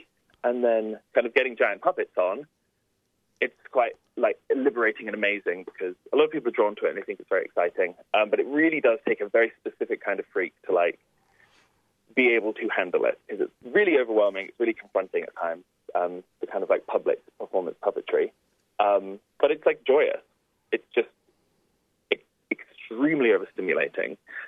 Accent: Jersey; now in Australia; I'm not from Australia. I'm from a little tiny island in between France and England called Jersey. It's extremely small. It's extremely conservative, and it's extremely wealthy. And I grew up in state housing.

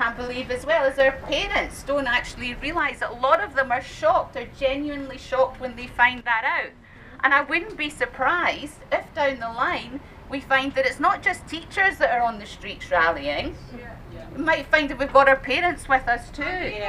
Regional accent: Scotland, United Kingdom; I grew up in Scotland in the Thatcher years in a mining village.

